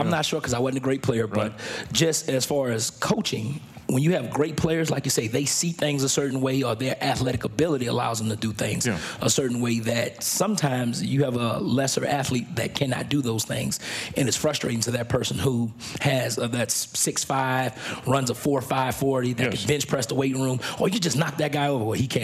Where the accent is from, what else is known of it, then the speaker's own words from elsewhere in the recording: Louisiana, United States; I'm from Louisiana where it's flat. It's kind of, you know, basic.